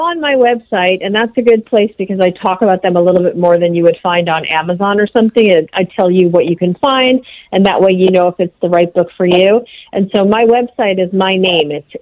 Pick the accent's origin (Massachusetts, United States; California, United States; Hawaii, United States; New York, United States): New York, United States; Farmingville; So I grew up on Long Island before it was really developed. It was pretty farmy out there, and I grew up on a little hobby farm out in Farmingville, funny enough.